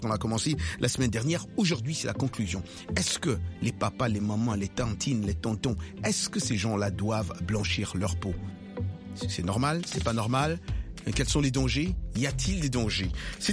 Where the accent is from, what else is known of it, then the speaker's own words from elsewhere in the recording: N'Djamena, Chad; si ici chez nous, au Tchad, en N'Djamena plus précis, si on a une femme qui ne sait... qui ne blanchit pas sa peau, cette femme-là ne sera pas du tout appréciée par ses hommes.